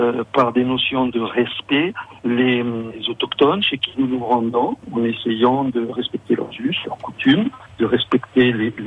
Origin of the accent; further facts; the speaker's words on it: Morocco; moi-même, je suis natif du Maroc et j'y suis resté pendant de très nombreuses années.